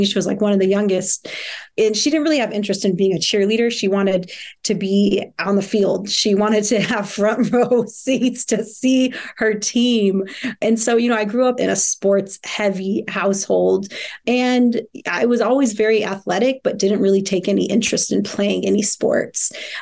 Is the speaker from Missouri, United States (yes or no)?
yes; Kansas City, Missouri, United States; born there; I was born in Kansas City, Missouri.